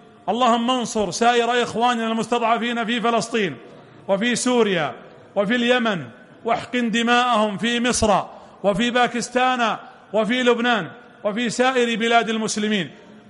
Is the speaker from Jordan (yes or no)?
no; Saudi Arabia; واجعل بلادنا المملكة العربية السعودية آمنة مطمئنة